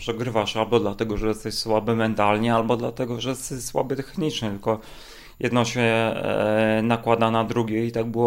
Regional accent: Olsztyn, Warmian-Masurian Voivodeship, Poland; Jak wiesz, doskonale ja jestem stąd

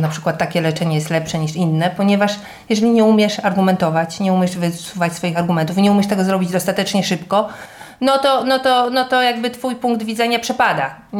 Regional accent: Warmian-Masurian Voivodeship, Poland; born there; moved away; Ja się urodziłam tutaj na Warmii i tęsknię za Warmią, tak.

